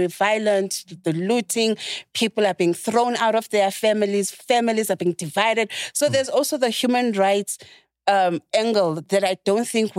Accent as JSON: {"language": "English", "country": "South Africa", "said": "I'm South African"}